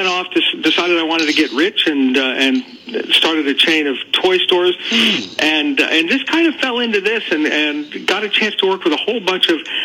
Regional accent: Houston, Texas, United States; also born or lived in New York; I grew up in Houston and in New York, and I can tell you it's very different from Houston being here.

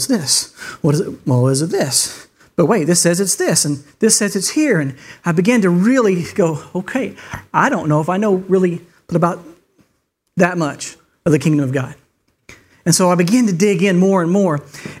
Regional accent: Texas, United States; I'm from Texas, and in Texas, we have homecomings, and we love our homecomings.

